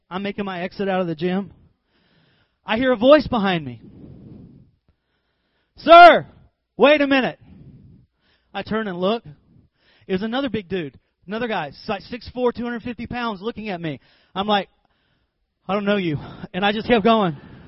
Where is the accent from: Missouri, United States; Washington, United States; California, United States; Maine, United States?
California, United States; I said, "Hi, I'm from California."